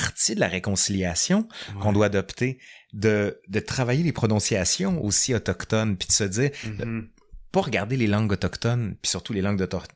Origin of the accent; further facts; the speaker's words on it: Quebec, Canada; si tu me demandes mon identité, je suis Québécois.